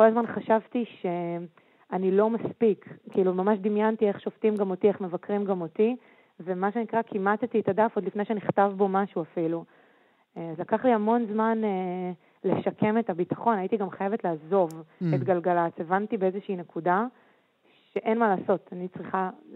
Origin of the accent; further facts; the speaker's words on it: Ashdod, Southern District, Israel; גדלתי באשדוד, למדתי באולפנה